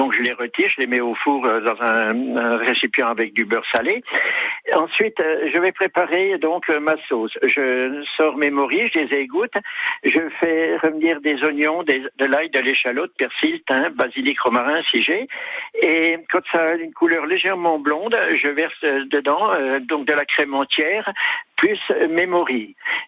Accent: Bourgogne-Franche-Comté, France; also born or lived in Guadeloupe; je suis originaire de Franche-Comté, mais j'ai vécu 14 ans en Guadeloupe

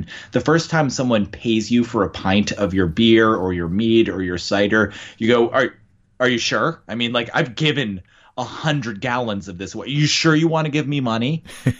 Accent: Wilmington, Delaware, United States; long before I was … from Wilmington, Delaware

